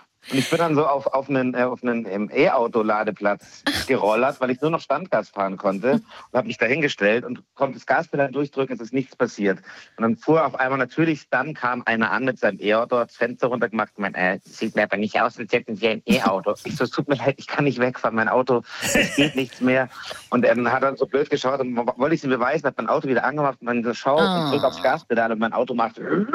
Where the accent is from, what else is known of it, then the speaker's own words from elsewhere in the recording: Puchheim, Bavaria, Germany; so provinziell ist es ja auch nicht, wo ich aufgewachsen bin. Das ist Puchheim, das ist so eine Satellitengemeinde vor München. Also wir hatten schon Ampeln und Fernverkehr und mehr Autos als Kühe.